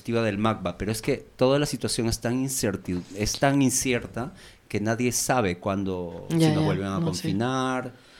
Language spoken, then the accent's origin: Spanish; Peru; a mí me interesa muchísimo, o sea, que se conozca en mi país. Hay un periodista muy famoso en Perú